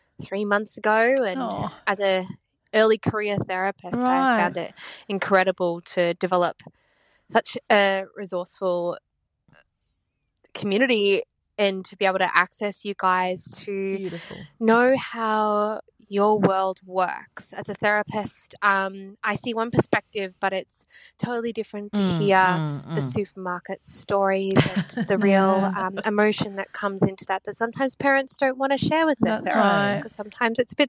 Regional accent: Brisbane, Queensland, Australia; I'm a therapy from Brisbane.

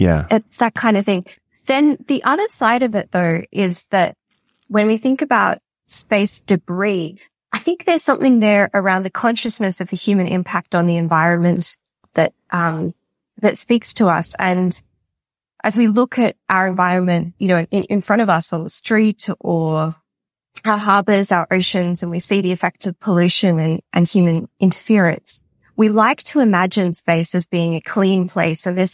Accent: Sydney, New South Wales, Australia; I am from Sydney in Australia.

